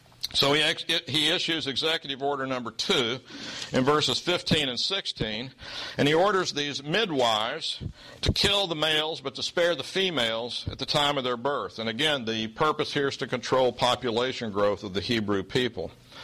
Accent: Oklahoma, United States; Now, you know I'm from Oklahoma, don't you?

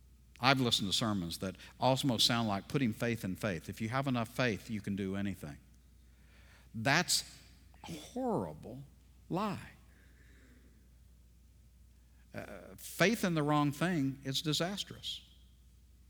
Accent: Texas, United States; I grew up in East Texas. One of the things we did when we were younger, because we were boys from East Texas, is we had rock fights.

